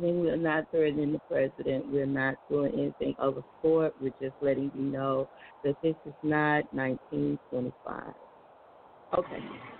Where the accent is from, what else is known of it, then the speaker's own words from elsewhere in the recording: Atlanta, Texas, United States; Well, I was thinking about where I was raised in Atlanta, Texas. You know, Atlanta, Texas, right there by Louisiana, right there by Arkansas.